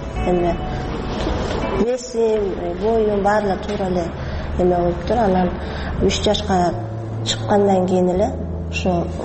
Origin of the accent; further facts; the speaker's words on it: Bishkek, Kyrgyzstan; 23 жаштамын. Бишкек шаарында туруп өскөм.